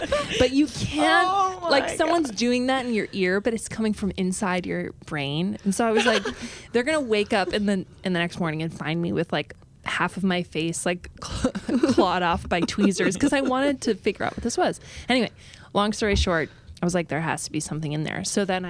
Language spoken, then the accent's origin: English; United States; accent: Midwestern; I am American. Yeah, exactly. Sound like I'm from the Midwest